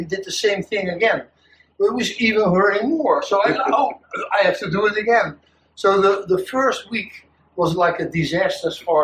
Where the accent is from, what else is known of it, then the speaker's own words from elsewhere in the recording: Netherlands; In Holland.